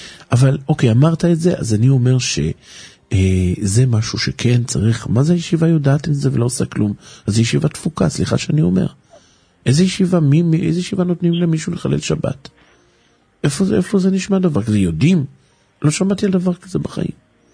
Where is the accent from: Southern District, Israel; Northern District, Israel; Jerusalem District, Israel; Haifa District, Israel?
Haifa District, Israel; Haifa; אני בתור נער חיפאי תמים